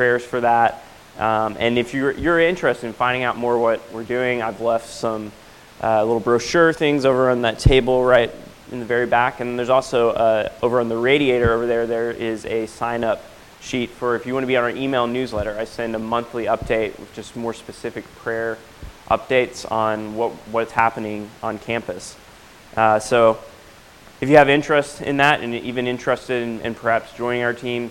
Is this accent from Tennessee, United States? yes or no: yes; Knoxville, Tennessee, United States; And we're originally from Knoxville, Tennessee. As I mentioned, I went to school in Tennessee.